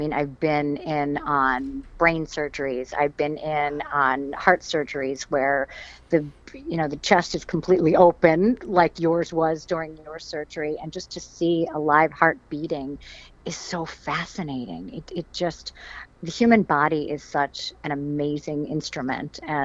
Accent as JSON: {"language": "English", "region": "East Coast", "country": "United States", "lives_now": "Chicago, United States", "said": "And then I was from the East Coast and moved out to Chicago to go to Northwestern"}